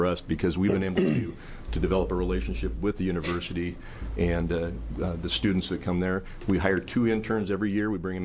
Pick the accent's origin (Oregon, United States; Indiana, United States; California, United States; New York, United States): Oregon, United States; I grew up in Oregon.